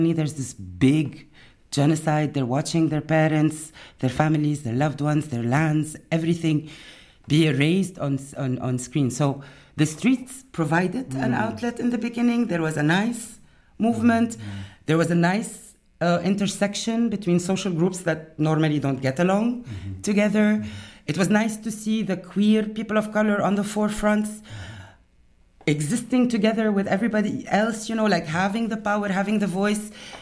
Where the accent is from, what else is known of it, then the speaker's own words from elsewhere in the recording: Lebanon; moved away as an adult; whether first generation migrants like myself. I'm from Lebanon. I moved here at an older stage in my life.